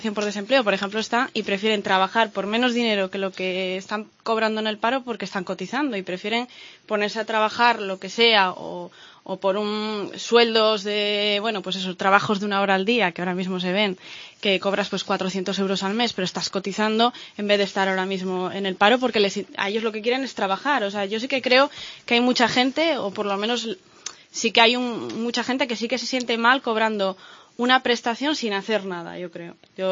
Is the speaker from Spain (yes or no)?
yes; Torrelavega, Cantabria, Spain; Yo no soy de un pueblo exactamente, yo soy de Torrelavega